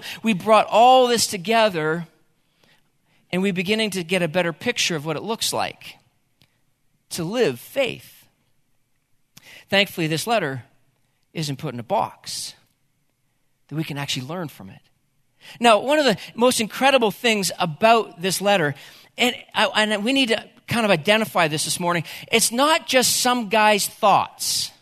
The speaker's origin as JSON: {"language": "English", "region": "the Maritimes", "country": "Canada", "tie": "born or raised there", "said": "I grew up in the Maritimes"}